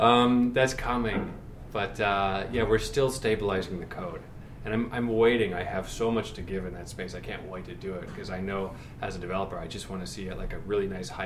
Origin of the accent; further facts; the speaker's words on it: Hollywood, California, United States; I'm from Hollywood, and when I was younger, I thought I was going to be a filmmaker. So when I was like 16, I moved